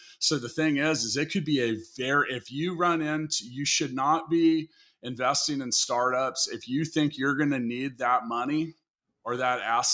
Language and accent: English; Kansas City, Missouri, United States; There's 5 to 10 of them in my hometown of Kansas City that I even know of.